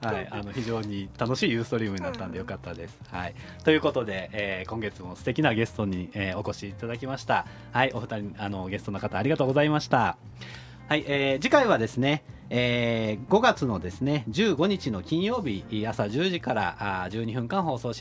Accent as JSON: {"language": "Japanese", "region": "Kyoto", "country": "Japan", "tie": "born or raised there", "said": "僕も京都生まれ京都育ちなんで"}